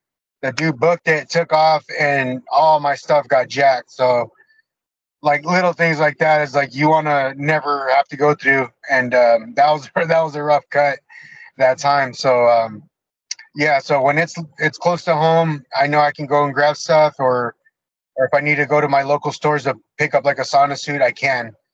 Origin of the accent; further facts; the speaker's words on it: Menifee, California, United States; I grew up in Temecula. I grew up Menifee, but Temecula, Murrieta, Temescal, Lake Elsinore, all those areas are like wrestling background.